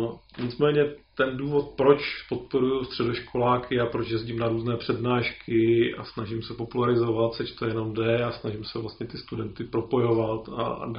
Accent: Opava, Moravian-Silesian Region, Czechia; Byť jsme byli zaraz z Opavy, to znamená z nejhůře dostupného místa v republice pomalu.

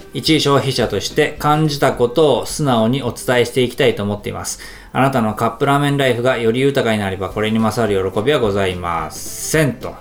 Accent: Nagoya, Aichi, Japan; ほら我々も名古屋出身なんで

